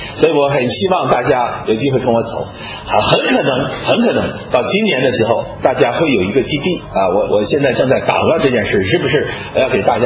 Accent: Shandong, China; 这5站都在山东胶东半岛，都是我的老家

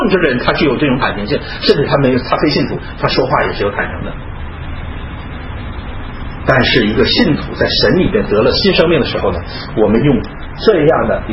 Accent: China

